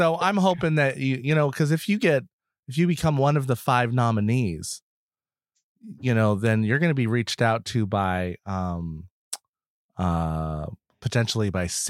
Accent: Boston, Massachusetts, United States; now in Seattle, United States; I'm from Boston. I say the wrong things all the time here sometimes.

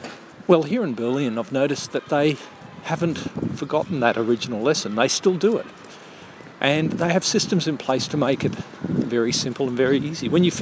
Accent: Queensland, Australia; I remember as a child growing up in Queensland

